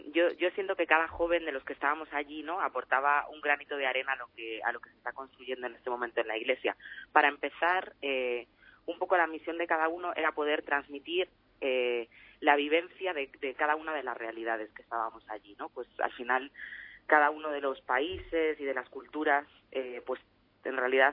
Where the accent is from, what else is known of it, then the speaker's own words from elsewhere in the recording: Galicia, Spain; now in Madrid, Spain; Yo, en realidad, soy gallega, llevo aquí en Madrid solo unos años, y he vivido mi fe desde pequeña, gracias a mi familia.